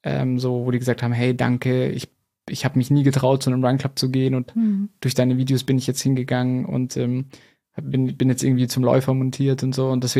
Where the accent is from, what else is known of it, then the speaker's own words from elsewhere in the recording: Munich, Bavaria, Germany; Also ich meine, ich komme ja auch aus München oder bei München.